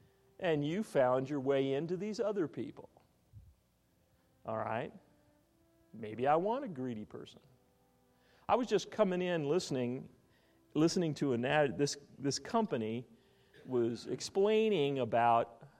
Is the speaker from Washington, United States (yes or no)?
yes; Spokane, Washington, United States; I grew up in Spokane, Washington, and we didn't have beggars when I was a kid.